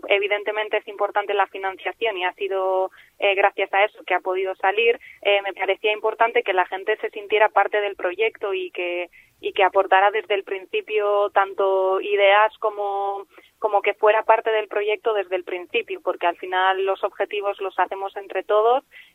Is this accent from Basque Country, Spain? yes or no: yes; San Sebastián, Basque Country, Spain; Yo soy de Intxaurrondo